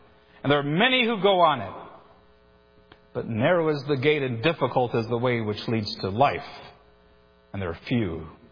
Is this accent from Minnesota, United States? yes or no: yes; Edgerton, Minnesota, United States; Every time when I drive back to my hometown of Edgerton, Minnesota, I have to drive on the bridge that's over the great Mississippi River.